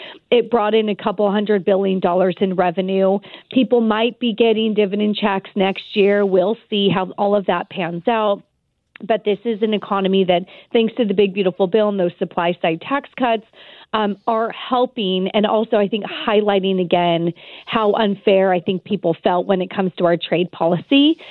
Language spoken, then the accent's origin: English; California, United States; I'm born and raised in California